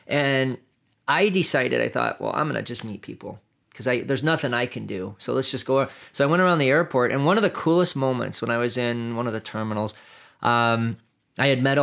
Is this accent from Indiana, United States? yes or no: yes; Indiana, United States; I grew up in the Chicago area in Indiana, the suburbs there.